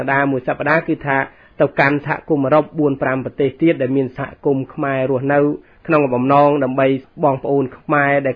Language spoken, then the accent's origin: Khmer; Mongkol Borei, Banteay Meanchey, Cambodia; born there; moved away; ស្រុកកំណើតរបស់ខ្ញុំកំណើតកើតជាពូជពងវងតកូលតាំងពីដំណរតដូនតាមកគឺថានៅស្រុកមង្គលបុរីខេត្តបាត់ដំបងប៉ុន្តែក្នុងសម័យបច្ចុប្បន្នគឺថាគេកាត់ទៅក្នុងខេត្តបន្ទាយមានជ័យ